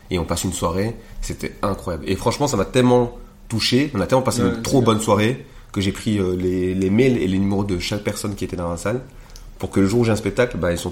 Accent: Rwanda; Et je suis pas congolais, je suis rwandais, tu vois.

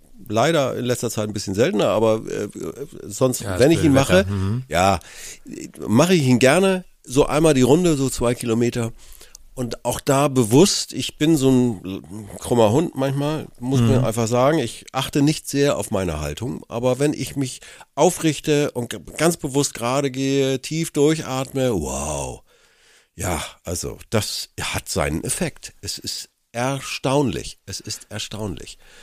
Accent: Northern Germany, Germany; Ich bin Norddeutscher, man sagt dazu Kieker.

